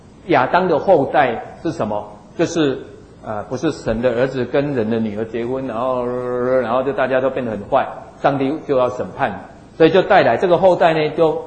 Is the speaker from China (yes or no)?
no; Taiwan; 那这个其实华人不是也这样吗？我们台湾人不是也这样吗？